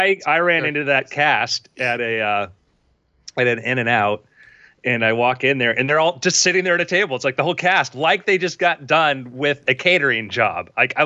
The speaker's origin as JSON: {"language": "English", "region": "Oregon", "country": "United States", "tie": "born or raised there", "also_born_or_lived": "Florida", "lives_now": "Burbank, United States", "said": "I grew up, as you may know, I grew up in Oregon. And then when I became aware of the threat of Bigfoot, my family moved to Florida."}